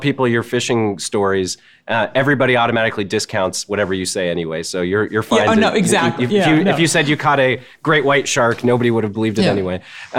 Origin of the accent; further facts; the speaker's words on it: Colorado, United States; I grew up in Western Colorado. I spent a lot of time in Moab.